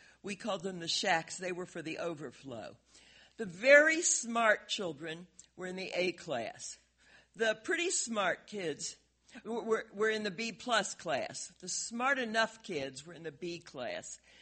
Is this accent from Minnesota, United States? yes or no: no; Cincinnati, Ohio, United States; I grew up in Cincinnati, the gateway to the South.